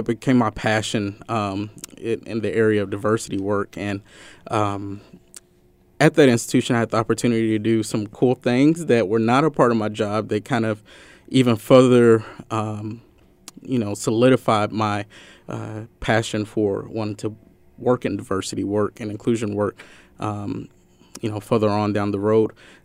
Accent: Kentucky, United States; So it is my first winter up north. I'm originally from Kentucky, so they've actually had an abnormal winter as well.

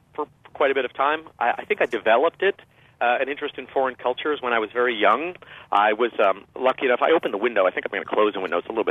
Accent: New York City, New York, United States; I'm from New York originally, which is by definition a very international city.

